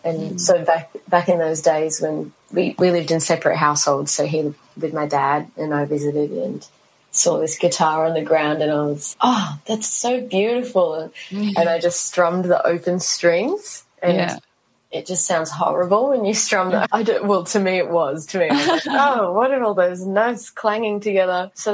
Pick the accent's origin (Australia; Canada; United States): Australia; Gympie, Queensland; now in Gold Coast, Australia; I am based on the Gold Coast in Queensland, in Currumbin, but I grew up in Gympie, so I'm a country girl.